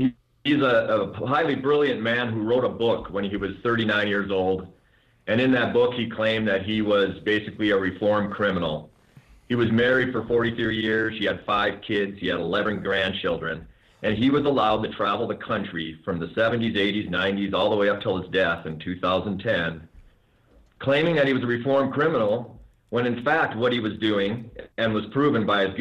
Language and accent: English; Montana, United States; ended up in my home state, Montana.